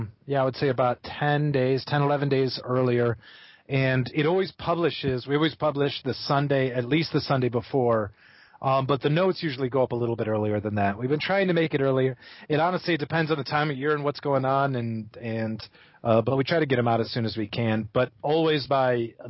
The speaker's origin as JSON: {"language": "English", "town": "St. Charles", "region": "Illinois", "country": "United States", "tie": "born or raised there", "said": "I grew up outside of Chicago in the western suburbs, St. Charles, Illinois."}